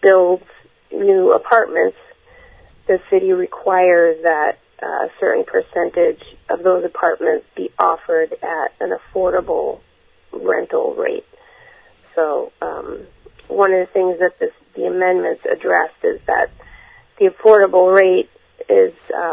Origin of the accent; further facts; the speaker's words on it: New Hampshire, United States; now in Beverly, United States; I've been living in Beverly since 2003. I grew up in New Hampshire, and what attracted me to Beverly was the access to the train to Boston and the walkability of the downtown